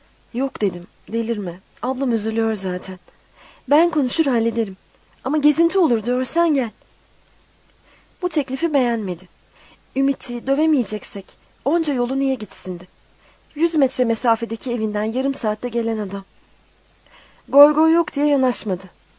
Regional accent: Bandırma, Balıkesir, Turkey; moved away as an adult; Anne tarafım Bursa. Mudanya'dan gerçi. 93 muhacirlerindenmiş. Ama Bandırma'da doğdum. Burada büyüdüm. Okumaya çıkana kadar.

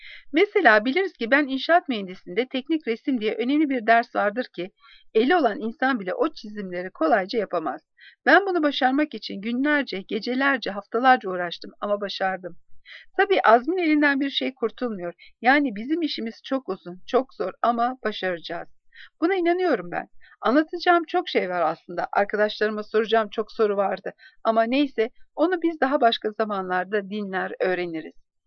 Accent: Adana, Turkey; born there; 1977'de Adana'da doğdum.

